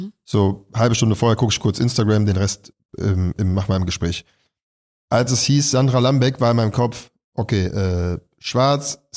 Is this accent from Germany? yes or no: yes; Düsseldorf, North Rhine-Westphalia, Germany; moved away as an adult; now in Berlin, Germany; ich komme aus Düsseldorf